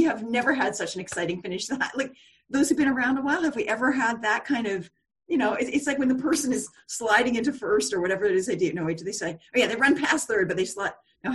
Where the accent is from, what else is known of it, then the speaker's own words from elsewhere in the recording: Edmonton, Alberta, Canada; This date myself here, but I grew up in Edmonton